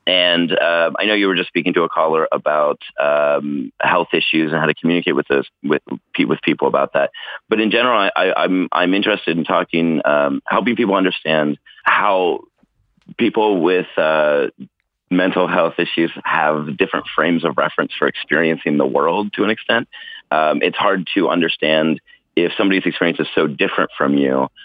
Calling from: Oakland, California, United States; I'm calling from Oakland, California.

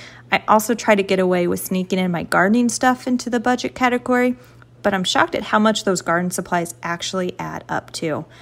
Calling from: Columbia, Missouri, United States; I am calling from Columbia, Missouri.

